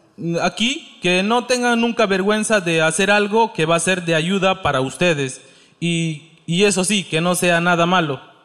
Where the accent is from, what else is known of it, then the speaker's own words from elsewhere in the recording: Andahuaylas, Apurímac, Peru; Yo me fui en mi pueblo, en Andahuaylas.